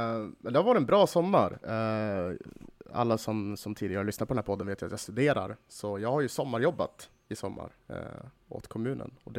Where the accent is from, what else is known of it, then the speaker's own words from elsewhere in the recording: Umeå, Västerbotten County, Sweden; eftersom jag har varit hemma i Umeå så har jag ju hängt med familj och vänner.